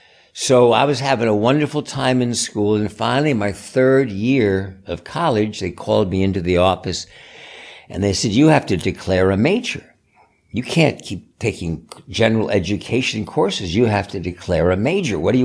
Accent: East Coast, United States; Well, I grew up in the East Coast. People always assume because of my father, Kirk, that I grew up in California, but my parents got divorced when I was 5 or 6, so I grew up in the East Coast.

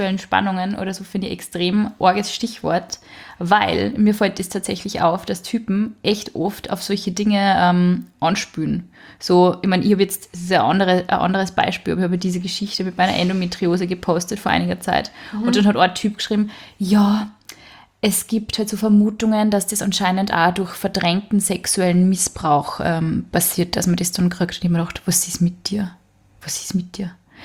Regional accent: Braunau, Upper Austria, Austria; Oh, meine Heimatstadt.

